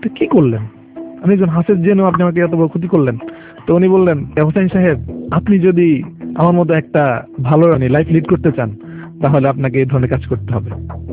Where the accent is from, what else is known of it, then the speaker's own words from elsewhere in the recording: Dhaka, Dhaka Division, Bangladesh; আমার বাড়ি তো ঢাকায়